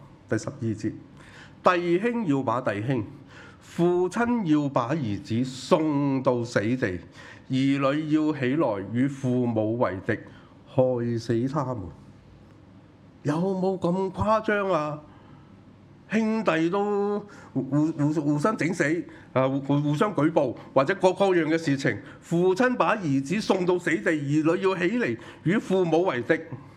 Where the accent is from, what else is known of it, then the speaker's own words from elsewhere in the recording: Hong Kong; 我很記得我小的時候住在屋村的人的關係很好的